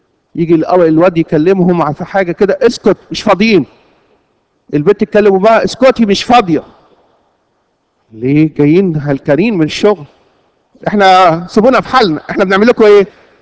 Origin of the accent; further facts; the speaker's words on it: Egypt; الظاهره دي كانت عندنا في مصر اسمها ظاهرة الأب الشيك.